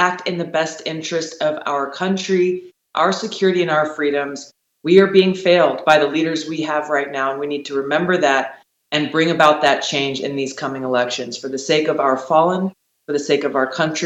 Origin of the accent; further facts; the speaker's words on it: Hawaii, United States; In my home state of Hawaii